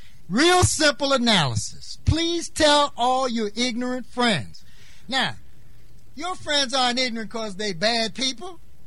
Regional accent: Baltimore, Maryland, United States; 1996, the National Association of Institutions and Alternatives did a study of Baltimore, my hometown

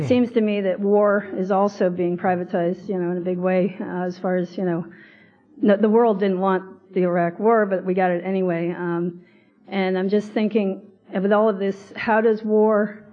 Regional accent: Saratoga Springs, New York, United States; I'm from Saratoga Springs, and I've been involved with the anti-war movement since I was a kid

